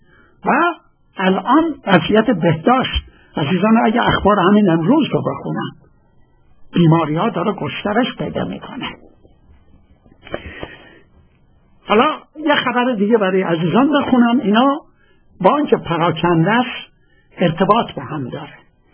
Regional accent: Khuzestan, Iran; برای اینکه من بچه خوزستانم

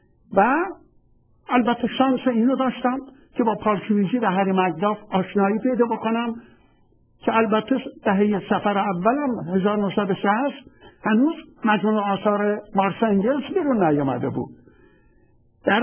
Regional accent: Khuzestan, Iran; also born or lived in Shushtar / Abadan; من بچه خوزستانم و موقعی که من 70 سال پیش 1329 از شهر نیمه مخروبه سوشتر میرم به شهر آبادان،

